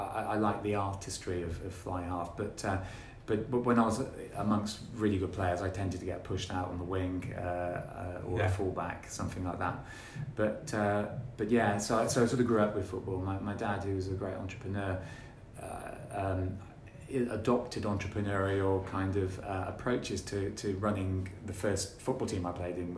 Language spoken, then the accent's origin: English; Gloucester, South West England, United Kingdom